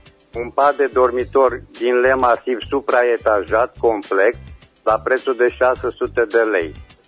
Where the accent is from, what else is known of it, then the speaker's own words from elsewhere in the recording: Reșița, Caraș-Severin, Romania; sunt din Reșița